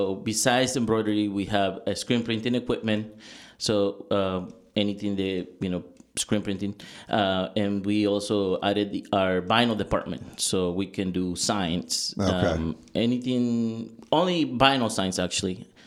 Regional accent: Puebla, Mexico; moved away as an adult; also born or lived in Mexico City; now in Napa, United States; Actually, I was born in Mexico City, raised in Puebla. It's a city right next door.

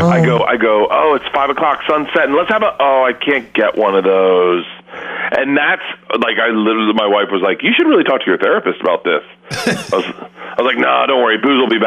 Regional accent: Florida, United States; I grew up in Florida, so there's always that broken part of me where I go, sunsets are awesome, but sunsets with a cocktail are 10 times better.

